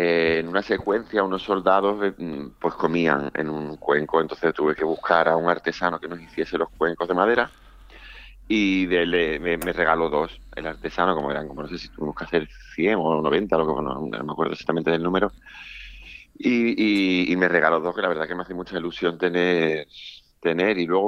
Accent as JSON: {"language": "Spanish", "town": "Puerto Real", "region": "Andalusia", "country": "Spain", "said": "Sí, así es, soy de Puerto Real."}